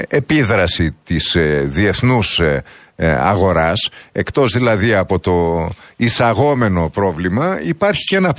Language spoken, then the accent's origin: Greek; Eastern Macedonia and Thrace, Greece; Αφορά την πατρίδα μου, τον Εύρο.